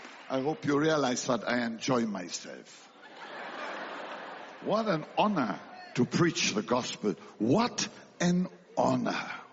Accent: Germany; English is a second language; I come from Germany, and the German people say I am too noisy.

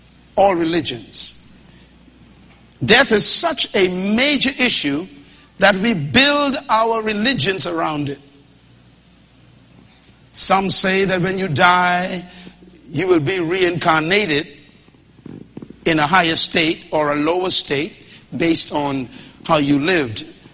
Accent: Nassau, New Providence, Bahamas; As a little boy growing up in Baintown, we were told not to walk over graves.

